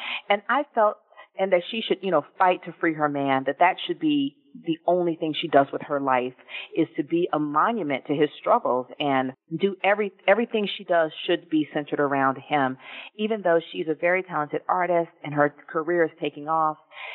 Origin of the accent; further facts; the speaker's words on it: Atlanta, Georgia, United States; I feel that for me, at least, growing up in Atlanta and having a very large extended family, that mass incarceration is in the air.